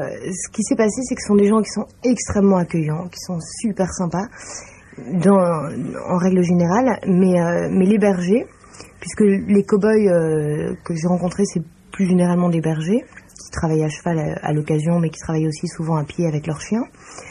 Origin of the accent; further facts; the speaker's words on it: Marseille, Provence-Alpes-Côte d'Azur, France; je suis de Marseille pour ça